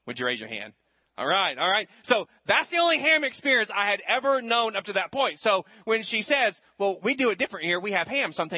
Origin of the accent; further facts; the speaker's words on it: Charleston, South Carolina, United States; So growing up in Charleston, we always had the same menu.